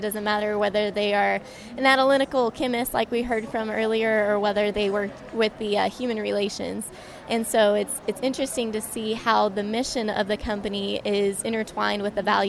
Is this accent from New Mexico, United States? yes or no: yes; New Mexico, United States; I am actually from New Mexico, and I'm currently attending New Mexico State University.